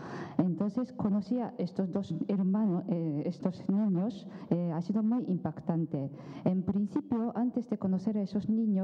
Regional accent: Tokyo, Japan; Spanish is a second language; Pero yo soy de Tokio, entonces les explico las frases en, digamos, en japonés de Tokio, digamos japonés general.

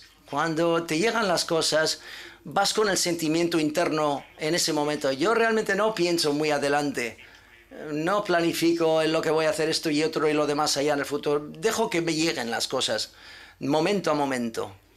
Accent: Italy; Yo soy italiano, no hablo italiano demasiado, pero digo, bueno, ¿por qué no?

